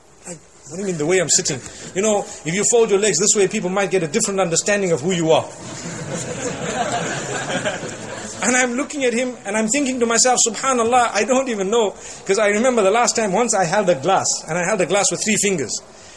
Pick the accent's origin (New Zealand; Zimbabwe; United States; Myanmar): Zimbabwe; I said, I'm from Zimbabwe.